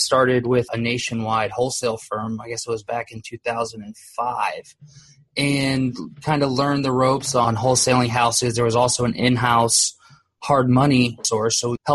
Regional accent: Columbus, Ohio, United States; born there; now in Orlando, United States; Originally, I was born in Columbus, Ohio. I've lived in Orlando, Florida for, I guess, roughly 30 years now.

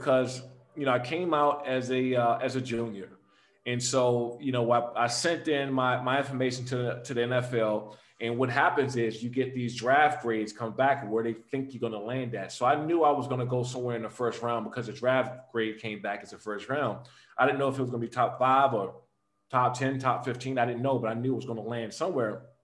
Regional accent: Maryland, United States; my sophomore year at Frederick Douglass High School in Maryland, when I grew up in Prince George County, I knocked out four kids in one game, right?

